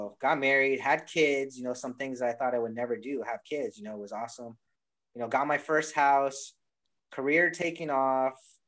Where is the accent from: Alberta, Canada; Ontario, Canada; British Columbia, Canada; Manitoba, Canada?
Alberta, Canada; Calgary; born there; I was born in Calgary, Alberta.